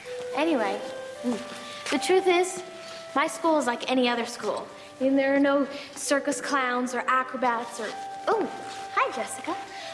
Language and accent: English; Milford, United States; Oh, and for those of you who aren't so quick, Milford is my hometown.